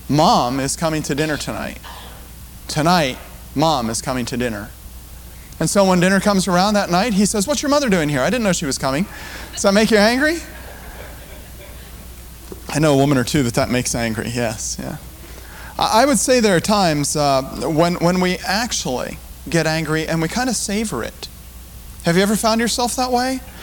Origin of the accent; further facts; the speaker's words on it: Scotland, United Kingdom; Being a Scotsman, man, I want to tell you, when I'm angry, I'm going to let you know.